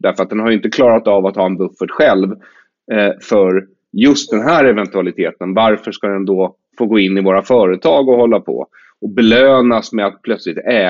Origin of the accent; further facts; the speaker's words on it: Sweden; den där lilla grejen som vi svenskar är så besatta av, trygghet.